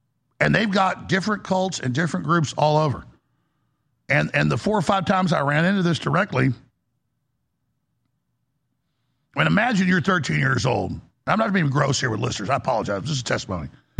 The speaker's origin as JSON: {"language": "English", "town": "Dallas", "region": "Texas", "country": "United States", "tie": "born or raised there", "said": "I've told you that four or five times growing up in Dallas"}